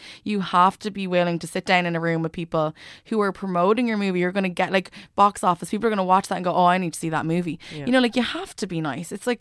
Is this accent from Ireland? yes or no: yes; Ireland; I was like, I'm from Ireland